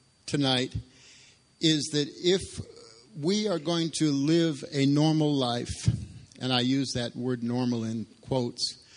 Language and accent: English; Rochester, New York, United States; I'm from Rochester, New York, and my driving skills are a little bit different from Tennessee's.